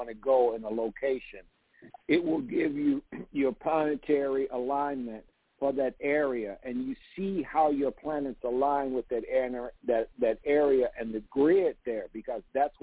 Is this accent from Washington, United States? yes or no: no; Mississippi, United States; born there; I was born in Mississippi.